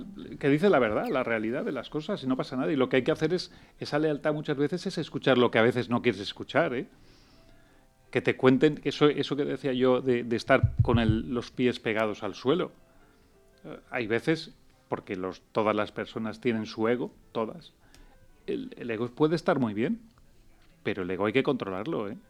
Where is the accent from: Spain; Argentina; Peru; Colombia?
Spain; Valencian Community; Somos muy valencianos, pero somos españoles, que nadie piense otra cosa.